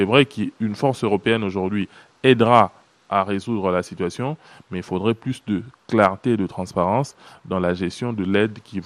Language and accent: French; Senegal; Moi, je viens du Sénégal.